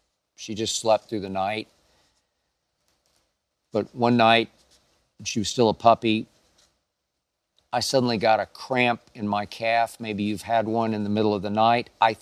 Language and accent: English; Oklahoma City, Oklahoma, United States; I was never loved as a kid growing up in Oklahoma City.